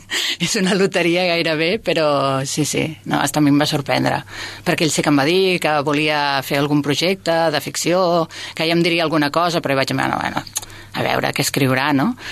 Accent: Sabadell, Catalonia, Spain; born or raised there

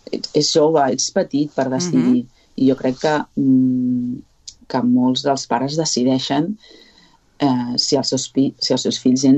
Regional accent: Sabadell, Catalonia, Spain; born there; Doncs vaig néixer aquí a Sabadell, aquí no, allà, un 5 de febrer del 1981. I vaig néixer en una família en la que hi havia el meu germà

